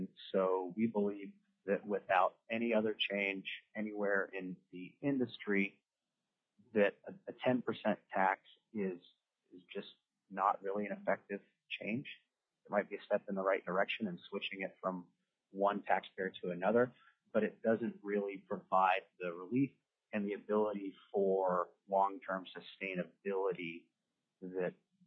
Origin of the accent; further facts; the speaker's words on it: Fairbanks, Alaska, United States; I'm from Fairbanks, Alaska